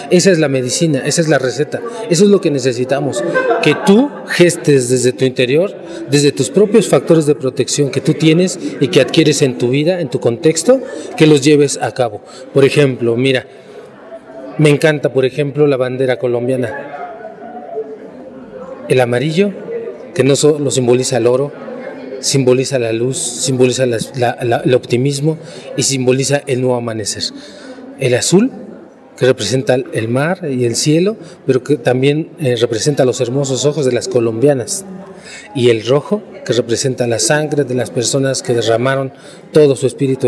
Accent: Mexico; yo que vengo de México

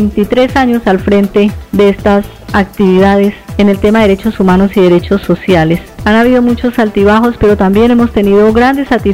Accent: Colombia; me hacen sentir que soy una colombiana honesta

